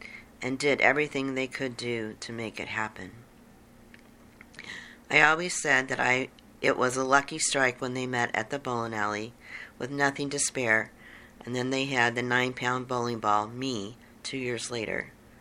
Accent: Independence, Missouri, United States; I was born at St. Joseph Hospital in Kansas City, Missouri, on Prospect and Linwood. I grew up in Independence, just like Harry Truman

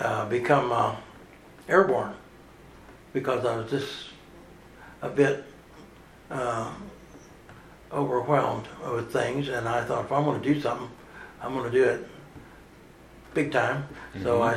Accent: Parkville, Missouri, United States; Parkville, Missouri.

